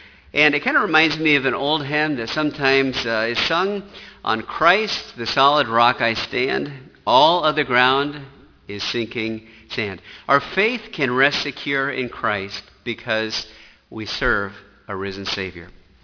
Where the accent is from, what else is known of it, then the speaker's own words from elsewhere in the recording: Sioux City, Iowa, United States; You know, I grew up in Sioux City, Iowa, and my dad said that back in the 1950s, there was an old combination bridge in Sioux City over the Missouri River.